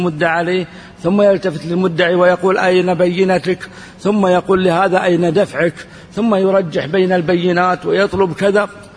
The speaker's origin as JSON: {"language": "Arabic", "country": "Saudi Arabia"}